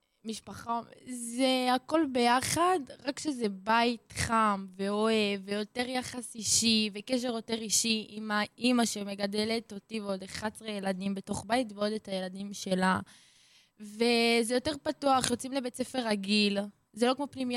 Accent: Beersheba, Southern District, Israel; מבאר שבע.

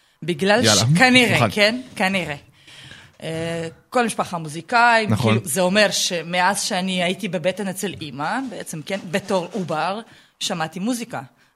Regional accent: Tashkent, Uzbekistan; אני מאוזבקיסטן, מעיר הבירת תשקנט.

